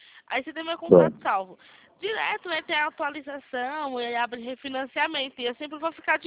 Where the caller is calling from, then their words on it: São Roque, São Paulo, Brazil; Eu falo aqui de São Roque, São Paulo.